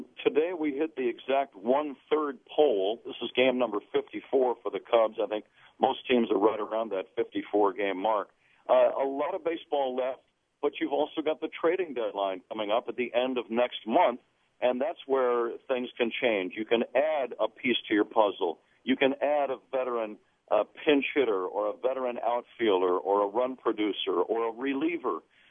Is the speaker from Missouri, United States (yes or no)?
no; California, United States; I grew up in the Bay Area in the late 50s and early 60s.